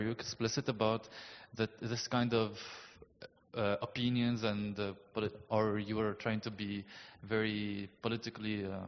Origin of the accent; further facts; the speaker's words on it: Tunis, Tunis Governorate, Tunisia; I'm from Tunis, Tunisia.